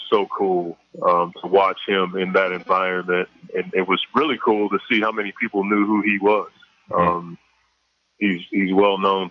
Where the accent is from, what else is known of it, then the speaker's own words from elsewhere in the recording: Maryland, United States; I grew up on St. Barnabas Road, and Walt Williams grew up 5 minutes away from my apartment complex.